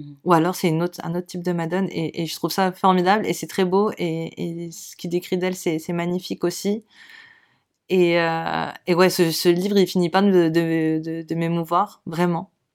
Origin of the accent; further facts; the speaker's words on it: Grand Est, France; ça se passe chez moi en Lorraine. En vrai, c'était vraiment, on va dire, c'était pour parler à l'autre partie de mon ADN, le côté lorrain, du côté de ma maman.